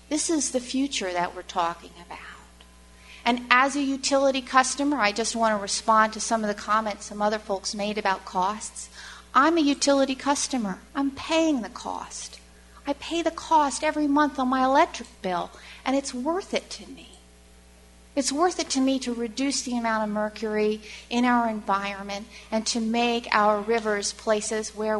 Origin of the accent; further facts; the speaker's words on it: Delaware, United States; I'm from Delaware. I want to thank you, the EPA, for proposing these regulations. And I came up from Delaware today to share with you a story about my life and how this affects me. I'm from the Delmarva Peninsula.